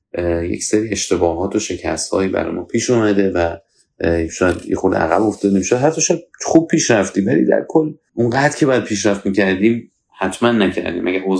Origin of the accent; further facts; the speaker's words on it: Iran; ما ایرانی هستیم، نمیگم از همه جا بدبختر هستیم